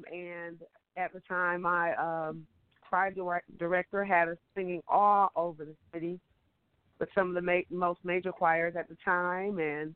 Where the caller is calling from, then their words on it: Detroit, Michigan, United States; I'm calling from Detroit, Michigan.